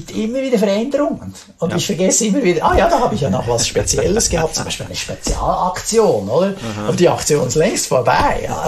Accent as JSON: {"language": "German", "country": "Switzerland", "said": "man fühlt sich dann als Schweizer dann manchmal so ein bisschen vor den Kopf gestoßen."}